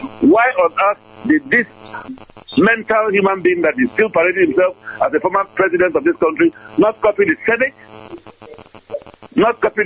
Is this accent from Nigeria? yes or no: yes; Ibusa, Delta, Nigeria; now in Abuja, Nigeria; I am currently in Abuja, but I am from Ibuzo. That's the state Oshimile North local government area of the country.